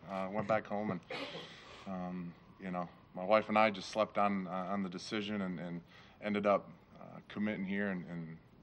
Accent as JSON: {"language": "English", "region": "Michigan", "country": "United States", "tie": "born or raised there", "said": "Actually, I grew up in Michigan, so I'm used to that type of weather."}